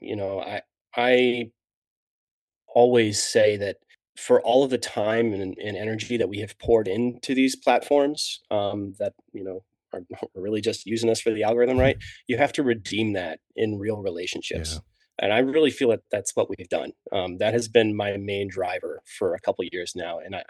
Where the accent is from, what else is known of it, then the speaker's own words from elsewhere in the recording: New Jersey, United States; born there; I was born in New Jersey, and we have a family place down there on the South Coast, in a town called Avalon.